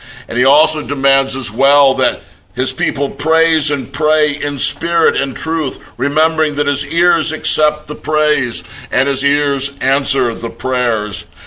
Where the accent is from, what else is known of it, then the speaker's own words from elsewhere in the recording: United States; Now, it's easy for me as an American to understand what's being said here.